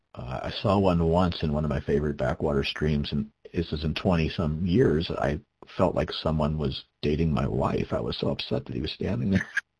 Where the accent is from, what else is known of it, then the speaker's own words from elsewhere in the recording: the South, United States; You know, I grew up in the South. We take things kind of slowly. We say, yes, ma'am, yes, sir.